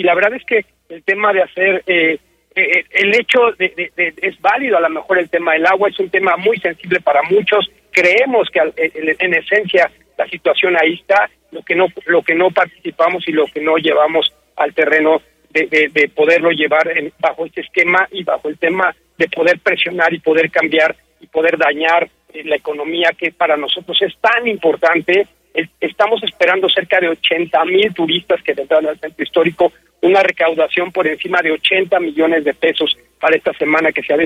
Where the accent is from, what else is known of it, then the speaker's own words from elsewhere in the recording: Querétaro, Mexico; para que se lleven un buen sabor de boca de lo que somos los queretanos